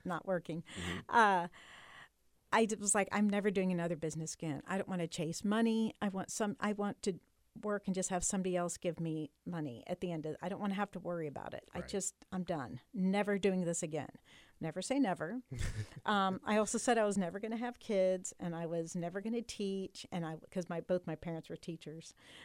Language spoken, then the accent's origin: English; Indianapolis, Indiana, United States; now in Muncie, United States; I'm from Indianapolis originally. But I love Muncie